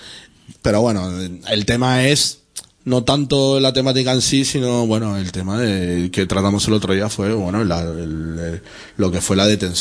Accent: Argentina; yo como buen argentino, como carne

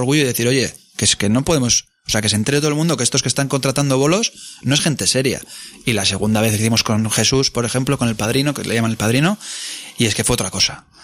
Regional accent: Bilbao, Basque Country, Spain; Nosotros alucinábamos como unos bilbaínos de mierda que aparecemos allí en México.

